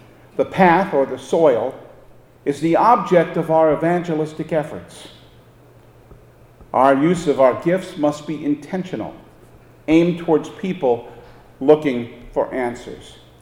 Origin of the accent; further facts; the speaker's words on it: New York, United States; now in Douglas, United States; I grew up on Long Island, so I didn't know or see many farmers. Moving here to Douglas, I've seen them.